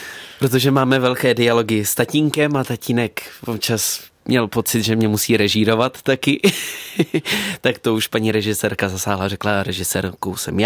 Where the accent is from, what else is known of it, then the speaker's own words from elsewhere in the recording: Prague, Czechia; že jsem rodák z Prahy, narodil jsem se v Praze a vyrůstal jsem v Praze